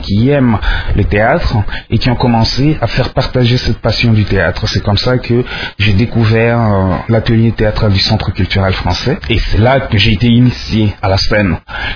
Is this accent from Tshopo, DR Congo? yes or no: yes; Kisangani, Tshopo, DR Congo; j'ai grandi à Kisangani, et dans cette ville-là, dans les années 80, quand j'étais adolescent